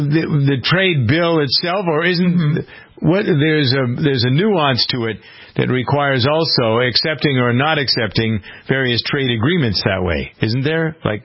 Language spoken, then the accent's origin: English; United States; I was never on board. I'm an American.